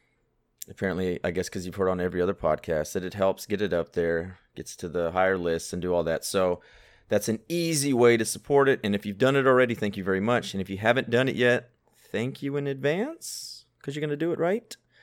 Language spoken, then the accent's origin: English; United States; probably because I'm American